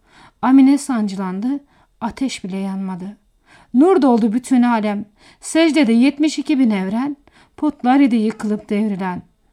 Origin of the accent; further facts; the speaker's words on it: Yazıhan, Malatya, Turkey; born there; Evet, Malatya Yazıhan ilçesinde dünyaya geldim.